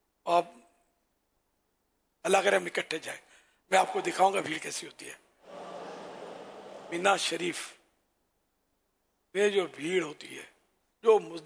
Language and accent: Urdu; Karachi, Sindh, Pakistan; born there; ہند سے ہم لوگ ہجرت کر کے ہمارا خاندان آیا, اور میں تو کراچی میں پیدا ہوا. تو گھر میں, جس گھرانے میں آنکھ کھولی وہ علمی گھرانہ نہیں تھا, نہ کوئی پیروں کا گھرانہ تھا, نہ سیدوں کا گھرانہ تھا, میمن گھرانہ بالکل نارمل